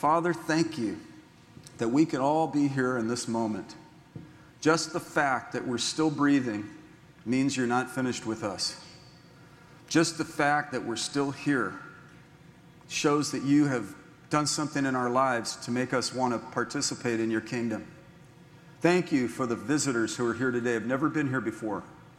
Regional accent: San Francisco, California, United States; also born or lived in San Diego; I was born and raised on the Pacific Ocean, San Francisco, San Diego

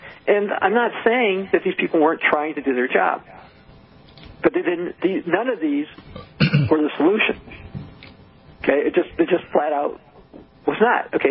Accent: Michigan, United States; I grew up in Michigan. We hunted.

